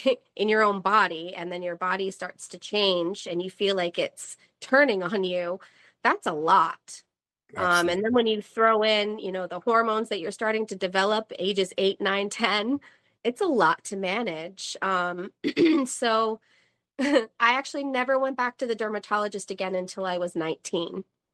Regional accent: Vermont, United States; I'm from Vermont. And as some of you may know, Vermont, one, has more cows than people.

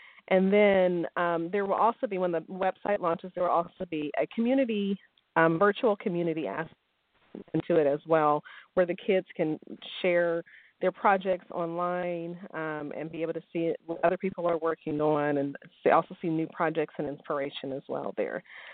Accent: Los Angeles, California, United States; also born or lived in Texas; the environmental things I saw growing up in Los Angeles before we moved to Texas, and a lot of the visual, you know, cues from living in the inner city in Los Angeles in the 80s and 90s.

